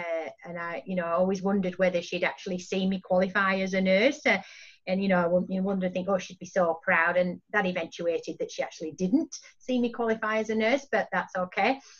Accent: Clitheroe, North West England, United Kingdom; born there; I was born in Bramley Mead in Clitheroe in Lancashire in the UK, and it was a maternity home, and it was this beautiful Victorian house

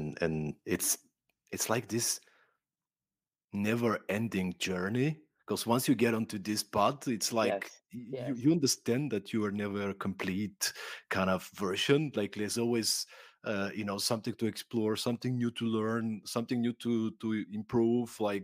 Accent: Bulgaria; I grew up in Bulgaria, right?

